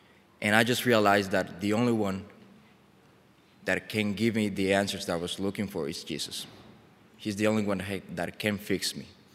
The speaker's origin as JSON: {"language": "English", "country": "Colombia", "second_language": "English", "said": "I'm a kid from Colombia, beautiful country."}